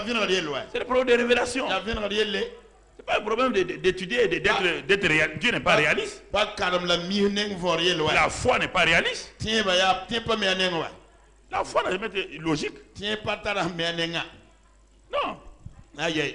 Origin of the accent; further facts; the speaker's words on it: Tougan, Boucle du Mouhoun, Burkina Faso; moved away; quand je suis allé en France, j'ai écrit chez moi à Tougan que le sol là est couvert de glace partout.